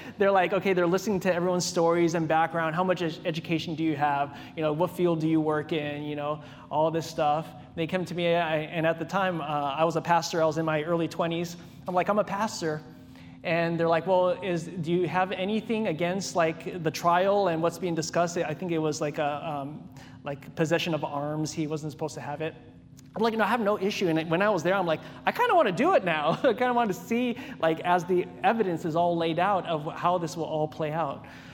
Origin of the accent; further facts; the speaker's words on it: Hawaii, United States; moved away as an adult; growing up in Hawaii and then coming to the desert, I'm like, oh man, I'm just here for college and I'm out of here.